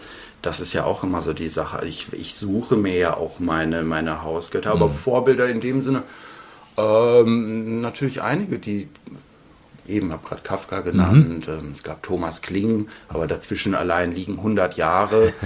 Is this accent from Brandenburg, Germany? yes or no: no; Soest, North Rhine-Westphalia, Germany; in meiner Heimatstadt, hätte ich jetzt fast schon wieder gesagt, aber eben in Soest oder auch in Berlin oder in den Bergen